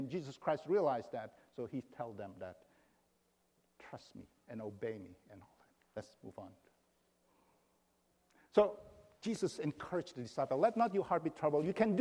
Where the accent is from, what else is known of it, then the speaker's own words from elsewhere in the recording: Washington, District of Columbia, United States; when I met my wife, she was from San Francisco, and I'm from Washington, D.C., Maryland.